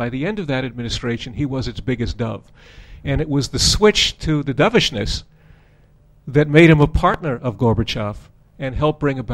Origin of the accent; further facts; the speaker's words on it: New York, United States; As an aside, I always define my nationality not as an American, but as a New Yorker.